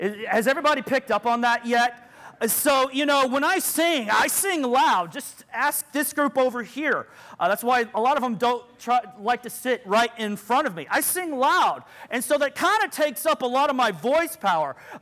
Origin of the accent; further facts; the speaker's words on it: Arkansas, United States; I'm from Arkansas, so I've always been interested in them.